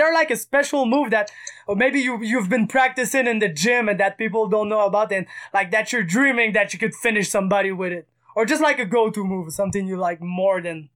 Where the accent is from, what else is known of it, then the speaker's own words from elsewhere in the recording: Montreal, Quebec, Canada; I'm from Montreal. Edmonton is a real long way.